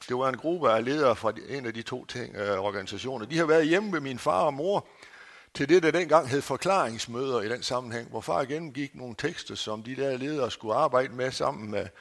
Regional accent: North Denmark Region, Denmark; Jeg var 12 år gammel, og på det der lille husmandssted, som jeg er født og opvokset i Sydthy, det eneste rigtige sted i verden at lade sig føde

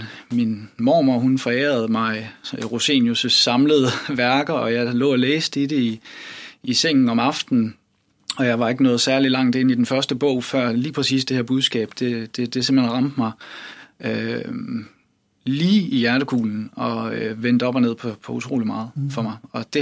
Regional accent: Capital Region of Denmark, Denmark; now in Copenhagen, Denmark; Jeg er oprindeligt fra Bornholm, født og opvokset derovre, født for 38 år siden. Og der er jeg vokset op i et kirkeligt hjem med rødder i Evangelisk-Luthersk Missionsforening. Og siden så flyttede jeg til København

